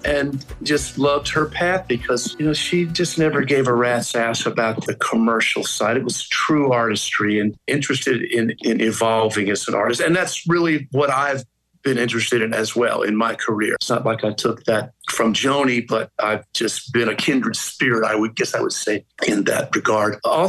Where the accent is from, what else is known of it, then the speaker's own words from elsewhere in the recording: Virginia, United States; I was asked to play, I'm from Virginia, with the Richmond Symphony.